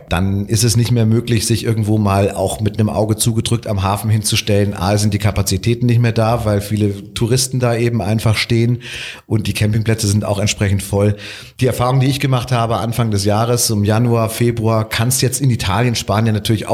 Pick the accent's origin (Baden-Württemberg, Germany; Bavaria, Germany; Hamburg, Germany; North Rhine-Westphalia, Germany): Bavaria, Germany; Munich; Ich bin ja aus München